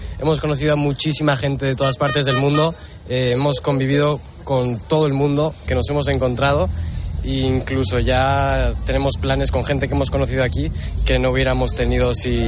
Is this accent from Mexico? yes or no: yes; Mexico City, Mexico; Bueno, venimos de México, la Ciudad de México, y llegamos aquí hace un par de semanas.